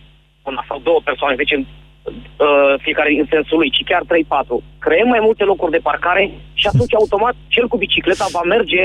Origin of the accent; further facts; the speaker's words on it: Buzău, Buzău County, Romania; Nu sunt din București, sunt din Buzău.